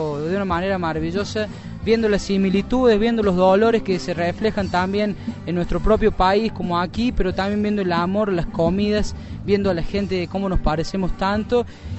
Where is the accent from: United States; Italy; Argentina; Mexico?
Argentina; Córdoba; vengo de Córdoba, Argentina, desde la Sierra de Córdoba.